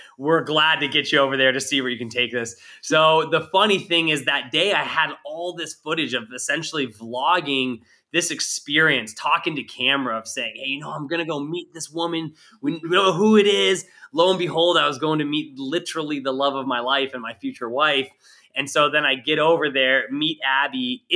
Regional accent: Montana, United States; So ultimately, we're both from Montana, but we didn't meet in Montana, which is kind of a rarity

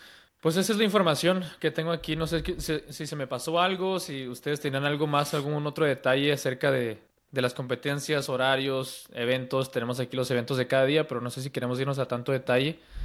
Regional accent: Mexico; Como todos somos mexicanos aquí

